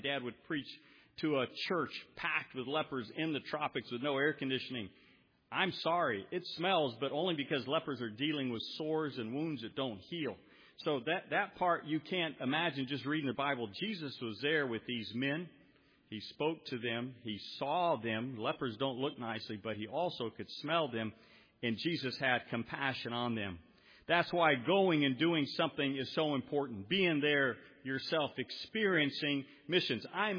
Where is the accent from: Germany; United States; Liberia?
Liberia; I grew up in Africa. My parents moved to Liberia in 1970. I was in first grade.